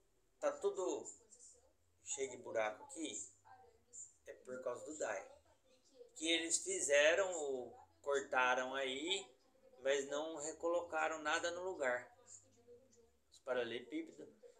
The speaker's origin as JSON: {"language": "Portuguese", "town": "Bauru", "region": "São Paulo", "country": "Brazil", "said": "Nós somos todos de Bauru. Aqui eu moro faz 26 anos."}